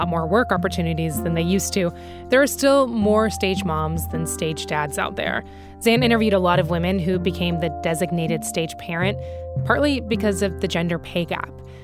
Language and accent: English; North Carolina, United States; Wait, and I grew up in North Carolina.